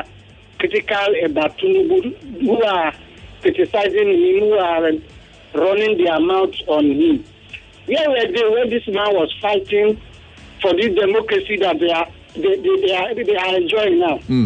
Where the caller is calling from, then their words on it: Nigeria; from Sabo Niba.